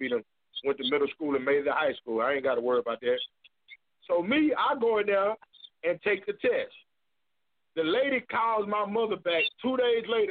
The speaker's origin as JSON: {"language": "English", "region": "Texas", "country": "United States", "said": "I'm from South Park, Texas, straight off of Herschelwood, right on the corner of Herschelwood and Westover. I'm from, you know, a small town called Herschelwood."}